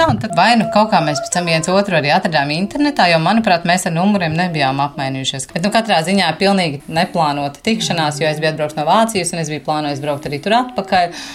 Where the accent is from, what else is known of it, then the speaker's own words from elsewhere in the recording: Riga, Latvia; Un es esmu dzimusi Rīgā, Rīgas dzemdību namā. Jā, turpat, kur manas meitenes ir piedzimušas. Jā, es esmu rīdziniece